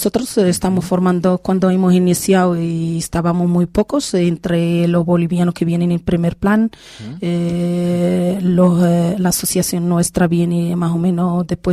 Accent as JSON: {"language": "Spanish", "country": "Morocco", "said": "Nosotros venimos, yo creo que la tercera, el tercer plan, que somos los marroquíes"}